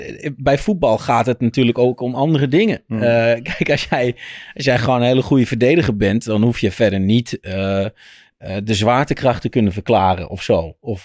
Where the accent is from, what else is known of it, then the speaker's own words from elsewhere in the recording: Rotterdam, South Holland, Netherlands; ik kom uit Rotterdam-Zuid.